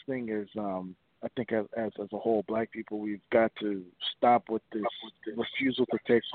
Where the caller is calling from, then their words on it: Canton, Ohio, United States; Right now I'm in Canton, Ohio.